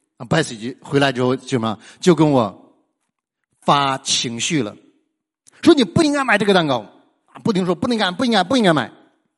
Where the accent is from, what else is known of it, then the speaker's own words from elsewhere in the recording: Northeast China, China; 你知道我们东北人呢，东北人厉害。